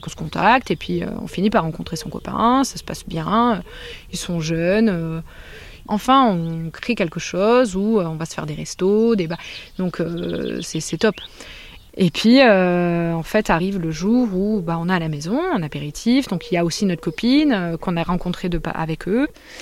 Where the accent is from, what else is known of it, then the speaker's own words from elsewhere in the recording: Marseille, Provence-Alpes-Côte d'Azur, France; also born or lived in Paris; Moi, je dis que je suis marseillaise, je parle pas forcément de mon passage à Paris, j'ai vécu 5 ans à Paris